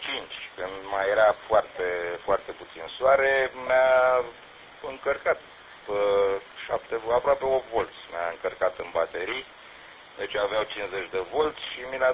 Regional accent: Florești, Romania; Deci eu sunt din Florești.

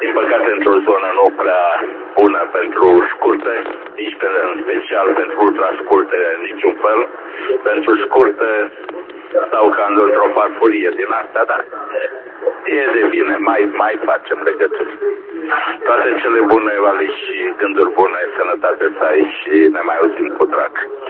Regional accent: Bacău, Bacău County, Romania; sunt de pe lângă, sunt din Bacău, dar acum sunt la 18 km Podiș.

